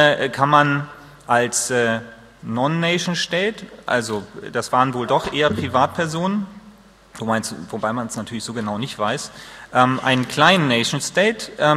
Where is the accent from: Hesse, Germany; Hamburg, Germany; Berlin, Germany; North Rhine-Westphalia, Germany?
Hamburg, Germany; natürlich als Hamburger